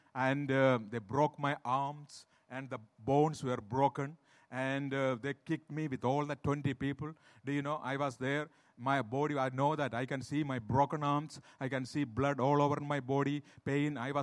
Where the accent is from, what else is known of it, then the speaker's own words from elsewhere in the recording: South India, India; I am extremely from South India.